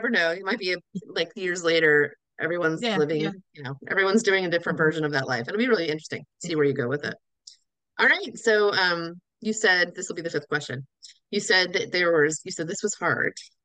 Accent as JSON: {"language": "English", "region": "Maryland", "country": "United States", "said": "We're from the South. We're from Maryland. She and I. So we're not used to this like frigid air."}